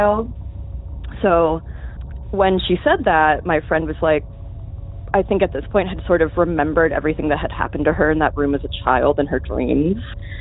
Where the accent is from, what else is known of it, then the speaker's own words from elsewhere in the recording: Boca Raton, Florida, United States; moved away as an adult; So I grew up in South Florida, Boca Raton, and my best friend at the time stayed back there to go to college.